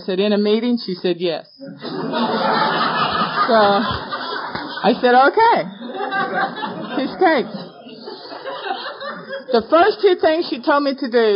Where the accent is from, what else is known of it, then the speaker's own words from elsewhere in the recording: Tulsa, Oklahoma, United States; And I said, I believe in God. I was raised in Tulsa.